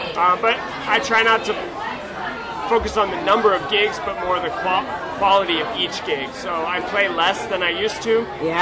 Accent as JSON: {"language": "English", "town": "Mesa", "region": "Arizona", "country": "United States", "moved": "yes", "lives_now": "Shenzhen, China", "said": "I'm originally from Arizona, and I've been living in Shenzhen, China for the past 5 years."}